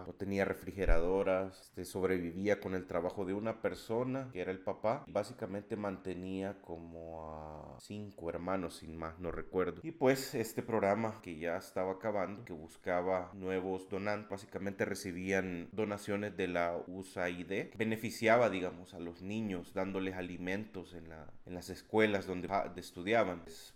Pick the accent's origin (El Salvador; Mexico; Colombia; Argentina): El Salvador; soy fotógrafo salvadoreño.